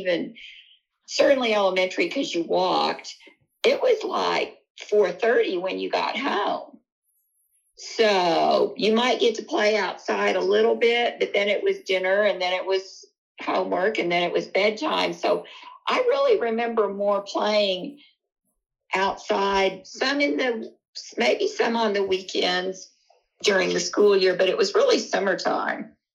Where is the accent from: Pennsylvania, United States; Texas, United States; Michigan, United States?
Texas, United States; Corpus Christi; we kind of spent a lot of time outdoors growing up in Corpus.